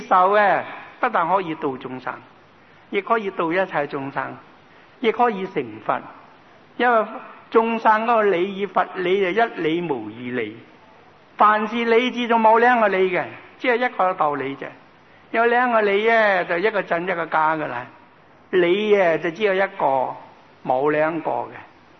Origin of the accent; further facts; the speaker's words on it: Guangdong, China; 他是湖南话，我是广东人，广东人唔懂湖南话。